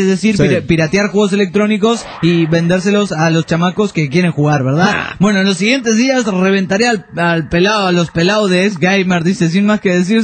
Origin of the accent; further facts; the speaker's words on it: Laredo, Texas, United States; Vengo de Laredo